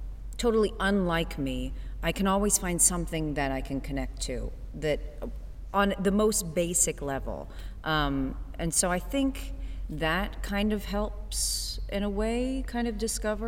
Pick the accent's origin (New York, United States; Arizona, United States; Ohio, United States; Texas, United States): Ohio, United States; Cincinnati; even though I dressed as a Bengal when I was in the second grade because I'm from Cincinnati.